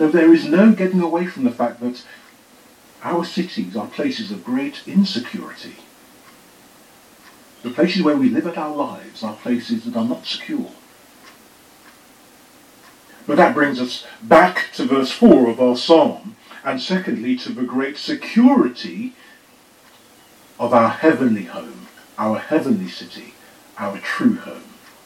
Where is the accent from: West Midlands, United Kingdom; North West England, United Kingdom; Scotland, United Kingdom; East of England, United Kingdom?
West Midlands, United Kingdom; Birmingham; born there; also born or lived in Jamaica / South Africa; now in London, United Kingdom; I was born in Birmingham here in England. I've also lived in Jamaica and in South Africa. But I've spent most of my life living as a citizen of this great city of London.